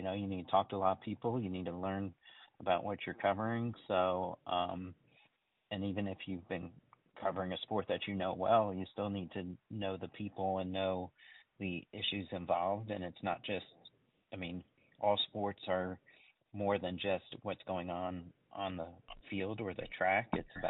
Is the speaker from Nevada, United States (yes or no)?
no; Indianapolis, Indiana, United States; I grew up in Indianapolis, so I knew something about racing.